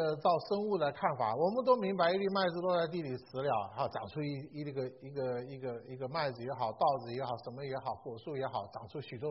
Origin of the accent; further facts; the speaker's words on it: China; 我们中国人有一句话非常好哈